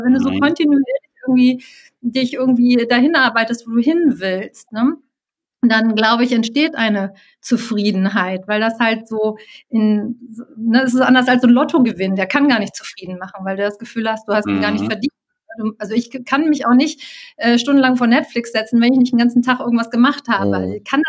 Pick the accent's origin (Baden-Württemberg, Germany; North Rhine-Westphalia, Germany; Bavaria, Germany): North Rhine-Westphalia, Germany; Cologne; born there; Ich bin geborene Kölnerin.